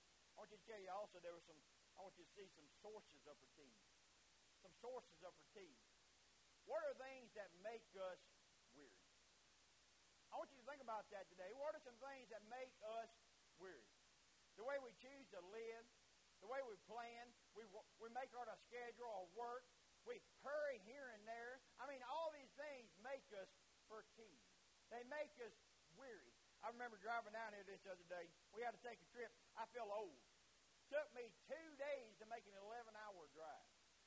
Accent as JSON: {"language": "English", "country": "United States", "said": "As an American, we don't say that, do we?"}